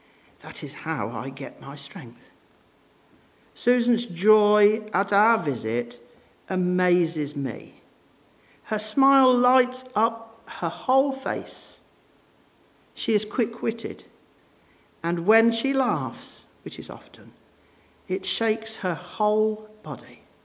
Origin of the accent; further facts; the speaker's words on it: South Sudan; now in Uganda; We came to Uganda for rescue, to look for a peaceful place. We came from South Sudan with nothing.